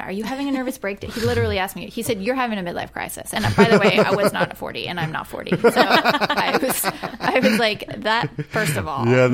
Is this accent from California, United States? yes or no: yes; California, United States; growing up in Orange County, you don't go to L.A. a lot, which is weird.